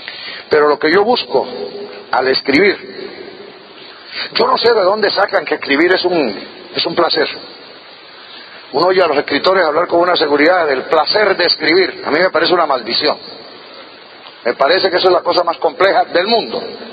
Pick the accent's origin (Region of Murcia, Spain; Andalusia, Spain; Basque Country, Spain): Region of Murcia, Spain; Cartagena; un poco de mi adolescencia en Cartagena